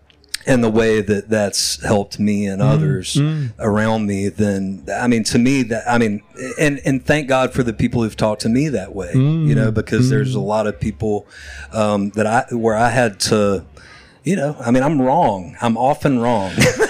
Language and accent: English; the South, United States; growing up in the South